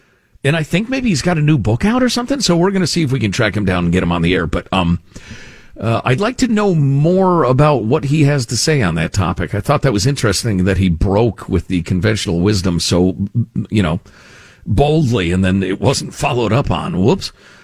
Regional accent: United States; And it's easy as an American to not understand the shock to the fuel, the energy industry

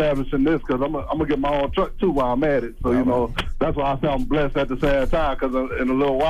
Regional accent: Georgia, United States; Oh, I'm from Georgia.

